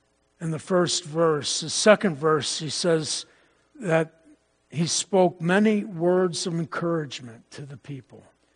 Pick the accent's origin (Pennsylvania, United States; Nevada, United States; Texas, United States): Pennsylvania, United States; I grew up in Pennsylvania here over in a small church up along the South Mountain.